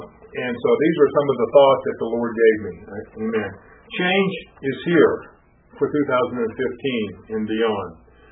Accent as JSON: {"language": "English", "region": "West Virginia", "country": "United States", "tie": "born or raised there", "said": "I'm reminded of when I was a little boy growing up in West Virginia, went to Assemblies of God Church, Howard Reckley."}